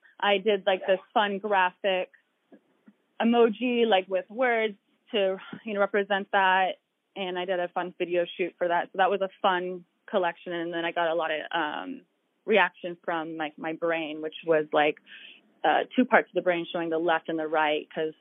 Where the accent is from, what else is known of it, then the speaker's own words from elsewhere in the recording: Oregon, United States; growing up in Oregon, I'm surrounded by camo